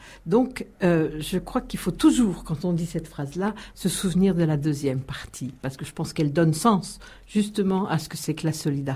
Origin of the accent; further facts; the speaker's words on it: France; parce que je suis française, moi.